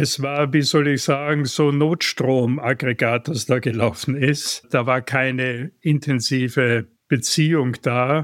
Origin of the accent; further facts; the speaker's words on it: Graz, Styria, Austria; geboren und aufgewachsen in Graz, in Österreich, die Hauptstadt der Steiermark. Eine sehr schöne Stadt, wie ich finde. Und dort habe ich 20 Jahre gelebt